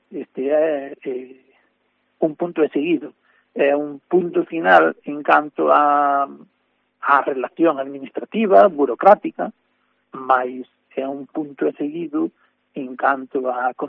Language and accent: Galician; Grañas do Sor, Galicia, Spain; born there; veciños da miña parroquia onde eu nacín, das Grañas do Sor.